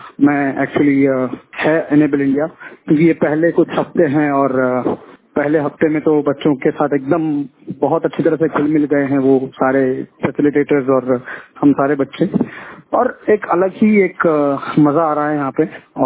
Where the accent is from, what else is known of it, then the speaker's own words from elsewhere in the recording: Maharashtra, India; मैं महाराष्ट्र से हूँ